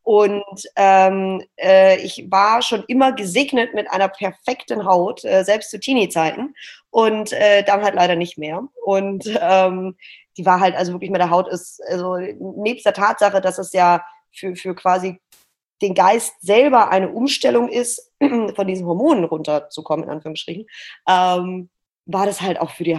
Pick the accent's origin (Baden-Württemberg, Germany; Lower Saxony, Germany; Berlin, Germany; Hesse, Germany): Baden-Württemberg, Germany; Stuttgart; born there; now in Hamburg, Germany; sitze gerade in meiner Wohnung in der Hafen City in Hamburg. Ich bin gebürtige Stuttgarterin, lebe seit 3 Jahren hier in Hamburg